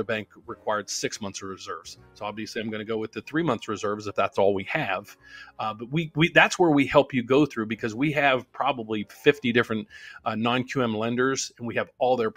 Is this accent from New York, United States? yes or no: no; West Virginia, United States; I'm from West Virginia. I told you I grew up just north of Wheeling.